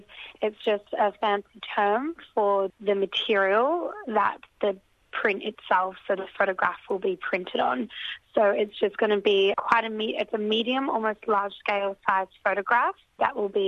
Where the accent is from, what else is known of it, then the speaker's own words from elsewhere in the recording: Yorkshire and the Humber, United Kingdom; now in Melbourne, Australia; I'm a Yorkshire woman currently living in Melbourne